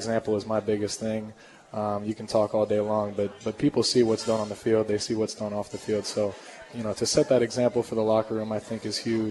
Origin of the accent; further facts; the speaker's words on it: Cincinnati, Ohio, United States; My Cincinnati sports teams have been, it's been rough, to say the least.